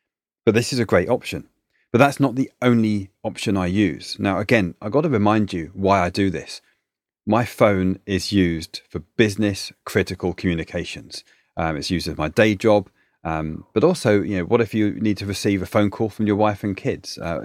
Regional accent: United Kingdom; Listen, I'm British. When I speak to my family back in the UK

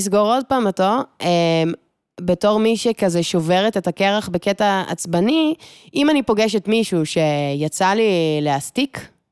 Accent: Tel Aviv, Tel Aviv District, Israel; אולי כי אני תל אביבית

